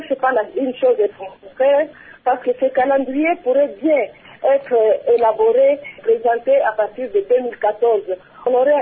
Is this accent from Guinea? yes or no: no; DR Congo; nos ambitions en tant que Congolais et Congolaises